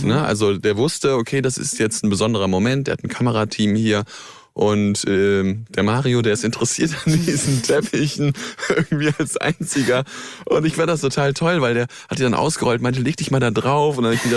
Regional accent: North Rhine-Westphalia, Germany; das Phantasialand in Köln. Ich bin dort in der Gegend groß geworden

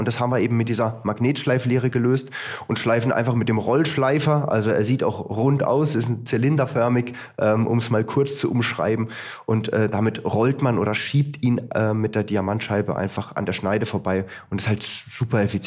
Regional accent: Freiburg, Baden-Württemberg, Germany; Ich komme aus Freiburg, aber ab und zu sagen wir ja auch Servus. Ja. Wir sagen auch manchmal Digger

